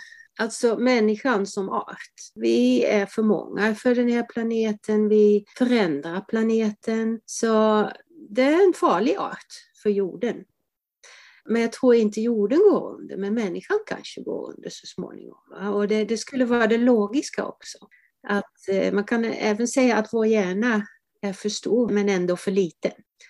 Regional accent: Netherlands; now in Sweden; För jag är ursprungligen från Nederländerna och jag kom till Sverige för exakt 40 år sedan, 1982, i mars.

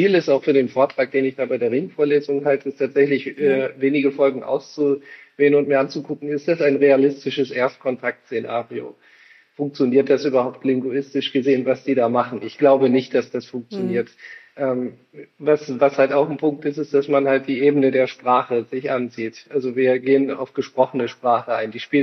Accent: Wilhelmshaven, Lower Saxony, Germany; ich komme aus Wilhelmshaven

